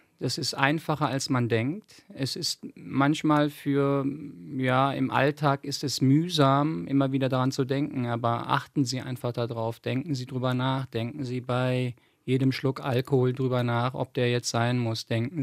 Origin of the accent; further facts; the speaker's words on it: Cologne, North Rhine-Westphalia, Germany; Ich bin ja in Köln geboren, das bleibt da nicht aus, bin damit groß geworden